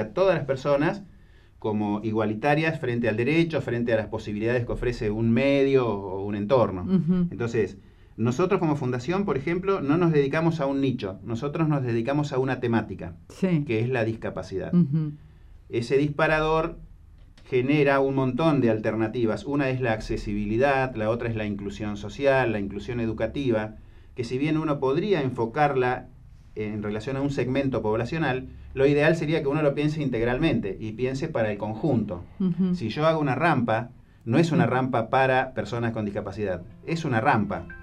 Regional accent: Viedma, Río Negro, Argentina; Por quienes somos de Viedma y por quienes pasan transitoriamente o eventualmente por Viedma.

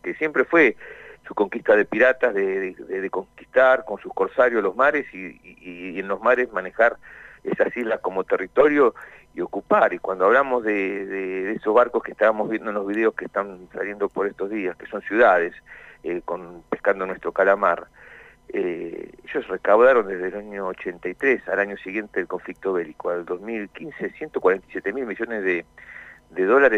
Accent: Argentina; estas contradicciones que tenemos como argentinos

